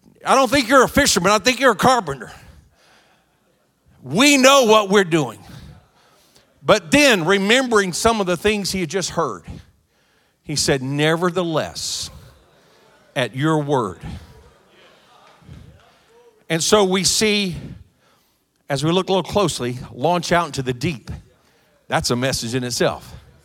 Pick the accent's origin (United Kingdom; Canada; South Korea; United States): South Korea; I was raised in Korea. My parents were missionaries, the pioneer missionaries.